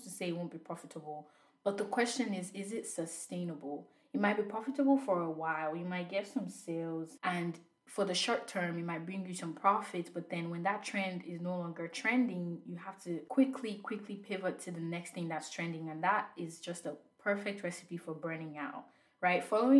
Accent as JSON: {"language": "English", "country": "Nigeria", "said": "I'm Nigerian"}